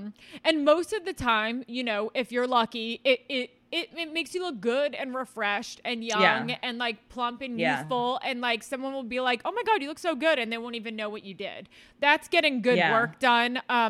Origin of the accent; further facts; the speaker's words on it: New York, United States; now in Los Angeles, United States; No one knows what this shit is where I'm from. I mean, I'm from New York, but it's just so LA tech neck.